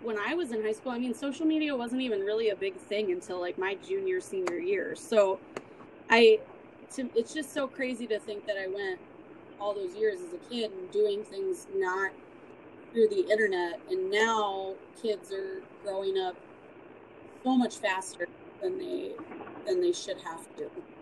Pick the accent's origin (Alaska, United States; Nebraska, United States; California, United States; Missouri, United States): Alaska, United States; because growing up in Alaska, people need guns there to live.